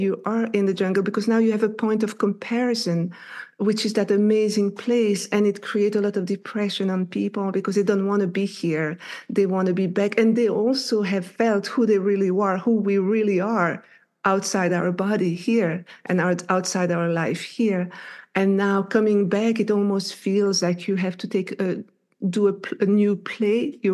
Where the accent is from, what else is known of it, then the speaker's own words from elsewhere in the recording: Brussels, Brussels-Capital Region, Belgium; first language French; English is a second language; My first language is French. I grew up in Belgium, in the city of Brussels, which Belgium, for people that don't wonder where it is, it's the country between France and Germany.